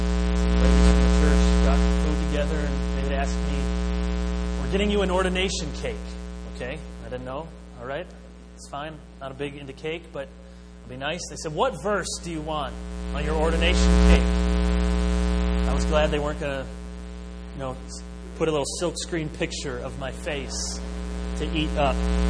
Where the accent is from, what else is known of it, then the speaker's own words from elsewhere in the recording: Jenison, Michigan, United States; that was in August in 2002 at the church I grew up in Jenison.